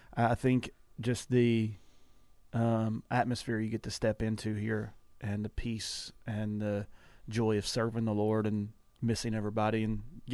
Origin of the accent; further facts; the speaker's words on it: Kentucky, United States; So it's the first time my kids ever experienced stuff like that because we're from Kentucky.